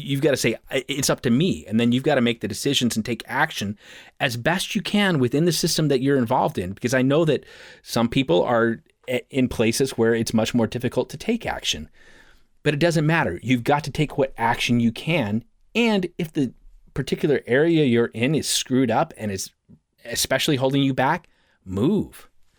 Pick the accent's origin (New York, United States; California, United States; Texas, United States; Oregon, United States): Oregon, United States; Portland; I'm from Portland. Let's just be clear. I'm from Portland. In Portland, we have a very specific way we think, most of us.